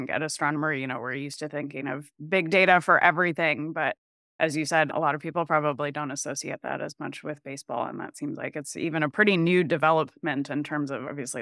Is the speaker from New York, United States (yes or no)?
no; Seattle, Washington, United States; I am from Seattle originally, and that's where I live now. So I think growing up